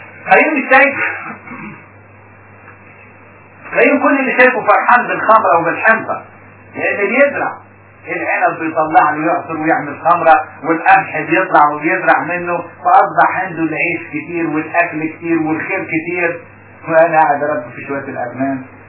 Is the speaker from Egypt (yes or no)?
yes; Upper Egypt, Egypt